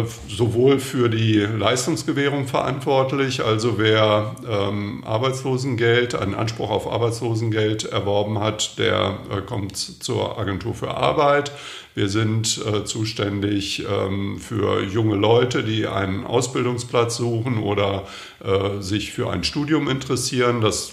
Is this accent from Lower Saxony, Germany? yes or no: yes; Lower Saxony, Germany; Ich stamme ursprünglich aus Niedersachsen